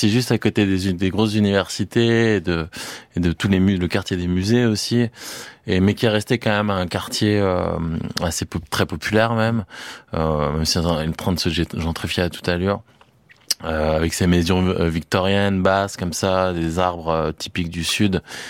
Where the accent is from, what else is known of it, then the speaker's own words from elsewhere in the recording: France; Et elle me dit, vous êtes d'où? Je dis français